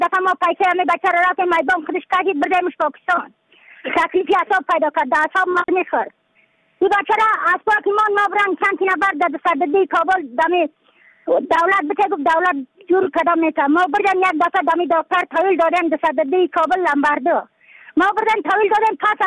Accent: Yaftal, Badakhshan, Afghanistan; از بدخشان هستم، مرکز بدخشان ولسوالی یفتل پایان قیره وینگ.

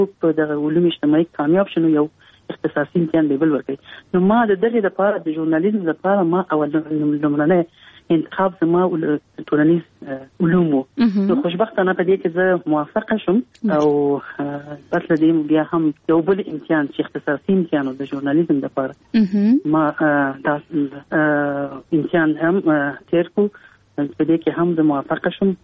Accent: Kabul, Afghanistan; زه په کابل کې پیدا یم.

